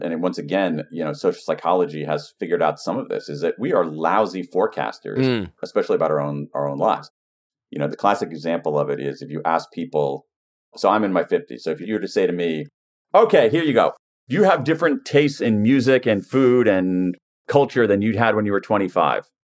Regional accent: Columbus, Ohio, United States; So when I grew up in Columbus, Ohio, the guidance on multiple choice tests was this.

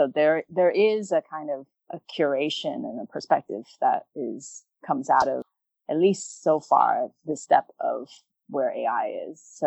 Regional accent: Los Angeles, California, United States; also born or lived in Taipei, Taiwan; So I grew up in Los Angeles in the suburbs, and my parents were developers, but right before we moved to LA, I was born in Taipei

